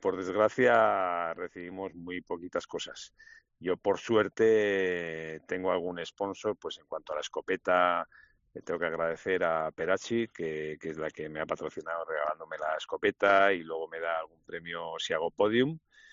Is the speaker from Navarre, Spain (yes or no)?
yes; Navarre, Spain; como soy navarro y muy cabezón